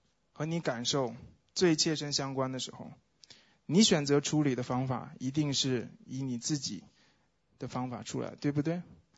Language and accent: Chinese; China; 我说主啊，我是大陆人，我们从小就被训练成为一个竞争者